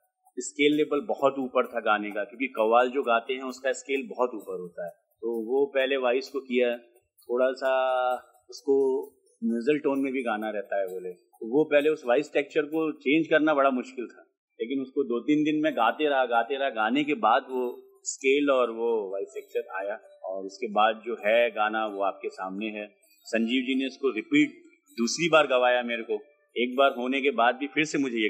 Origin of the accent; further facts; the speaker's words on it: Lucknow, Uttar Pradesh, India; मैं लखनऊ से हूँ